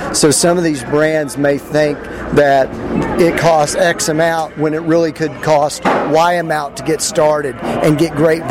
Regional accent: Oklahoma, United States; now in Washington, United States; Yeah, so I was born and raised in Oklahoma. My family made the Oklahoma land run during the 89. We were 89ers, but I've lived in Washington, D.C. for almost 35 years now.

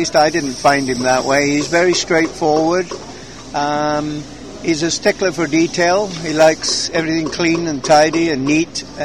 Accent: Northam, Western Australia, Australia; Well, I lived in a very small town outside of Perth called Northam.

